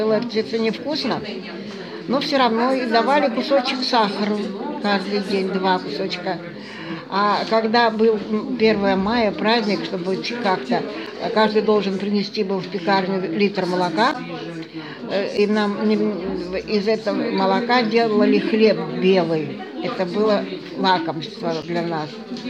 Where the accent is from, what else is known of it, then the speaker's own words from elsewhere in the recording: Altai Krai, Russia; born there; Я родилась в Алтайском крае, но во время коллективизации мои родители уехали в Прииском Расу. Это от Асаголы 120 километров.